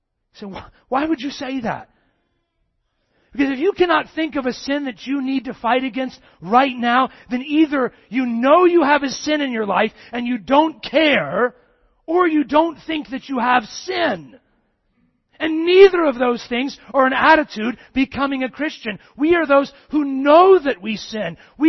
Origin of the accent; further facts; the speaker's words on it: Circleville, Ohio, United States; I remember a couple of years ago, I was in my hometown, Circleville, Ohio, for the Circleville Pumpkin Show.